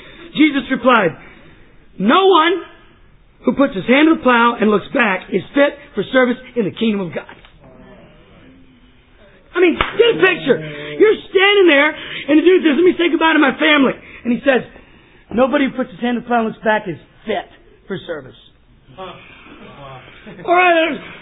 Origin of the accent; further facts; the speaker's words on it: Texas, United States; Well, I grew up in East Texas on a farm and my grandpa had some corn